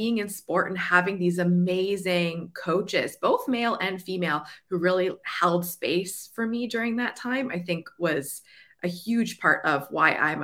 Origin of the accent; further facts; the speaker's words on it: Winnipeg, Manitoba, Canada; So I grew up in Canada. I still live in Winnipeg. Nice. That's where I was born and raised. And if you don't know, it's in the center of Canada and it is extremely cold in the winter and actually quite warm in the summer.